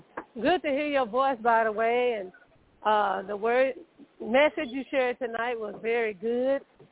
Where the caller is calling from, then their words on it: Texas, United States; Hi, Deborah. … from Texas.